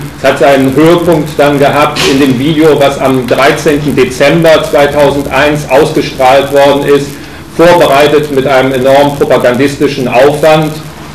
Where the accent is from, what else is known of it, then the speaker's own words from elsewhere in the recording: Cologne, North Rhine-Westphalia, Germany; ich komme jetzt aus Köln